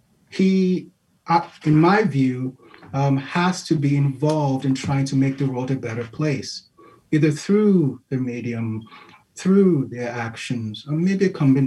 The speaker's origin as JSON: {"language": "English", "region": "Lagos", "country": "Nigeria", "tie": "born or raised there", "said": "in any aspect of any region of Lagos where I'm from, a city near and dear to my heart because it's alive, it's vibrant."}